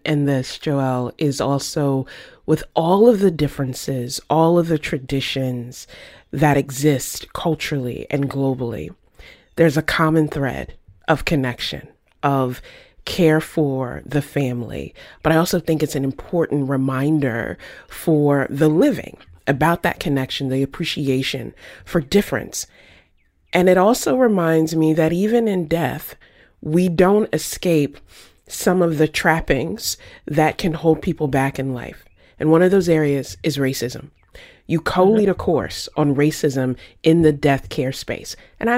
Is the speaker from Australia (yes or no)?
no; the South, United States; I grew up in the South. And so to this day, I'm from a place where there are Black cemeteries and white cemeteries.